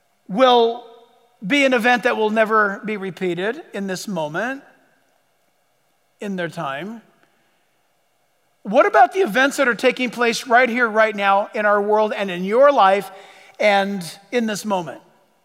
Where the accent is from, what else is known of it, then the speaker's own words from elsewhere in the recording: United States; I'm an American through and through. I was born and raised here.